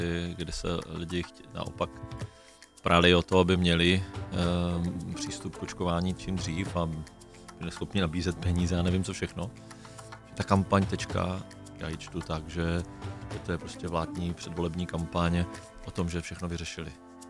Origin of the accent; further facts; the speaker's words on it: Brno, South Moravian Region, Czechia; My jsme Brňáci, že jo, primárně, když jsme i v Olomouckým a Zlínským kraji, ale já jsem Brňák.